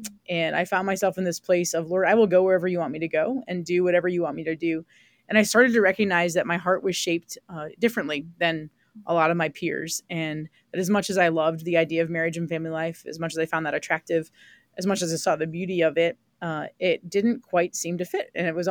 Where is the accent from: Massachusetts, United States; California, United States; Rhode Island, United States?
Rhode Island, United States; I am from Rhode Island originally. I'm the oldest of three kids. And we were a Sunday Mass Catholic family.